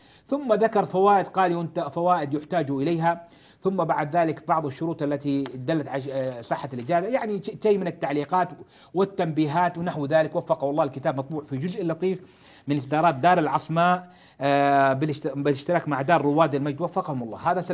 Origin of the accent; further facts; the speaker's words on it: Jeddah, Makkah Province, Saudi Arabia; عندنا في جدة في هذا المجلد